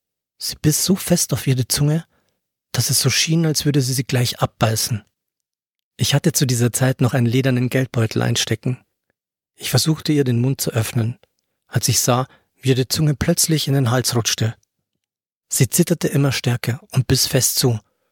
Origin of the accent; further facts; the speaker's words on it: Starnberg, Bavaria, Germany; Ich hatte eine ähnliche Situation vor 30 Jahren in meinem Heimatort in Starnberg erlebt.